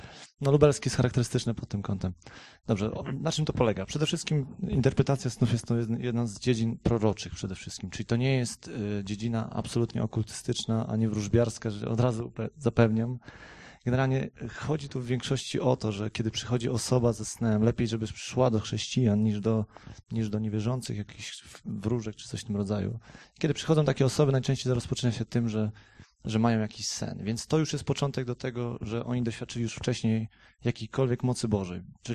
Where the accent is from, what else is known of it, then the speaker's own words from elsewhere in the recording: Zielona Góra, Lubusz Voivodeship, Poland; z Zielonej Góry. Należę do Kościoła Bożego w Chrystusie tam.